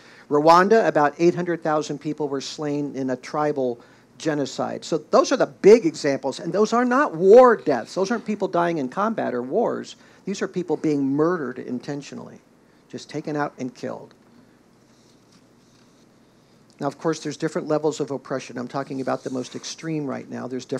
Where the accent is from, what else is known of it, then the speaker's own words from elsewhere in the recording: Indiana, United States; I grew up in Indiana, and I didn't know it because the Indiana I grew up in was pretty nice.